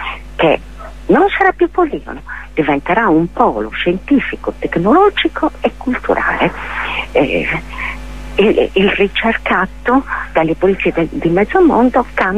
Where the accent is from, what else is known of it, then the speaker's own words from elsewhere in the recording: Sardinia, Italy; La Sardegna è una terra estremamente appetibile. Peccato che ci siamo sardi.